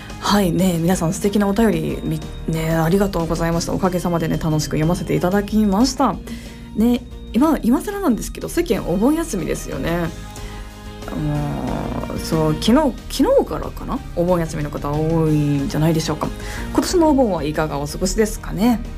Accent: Chiba, Japan; なんか自分千葉なんですけど

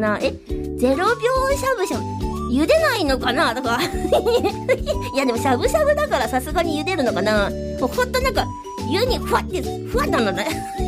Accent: Mie, Japan; 私のね、地元三重県でも一応降ったの

